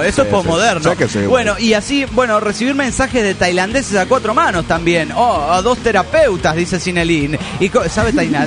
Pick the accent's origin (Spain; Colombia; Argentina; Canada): Argentina; Patagonia; de la Patagonia, argentino.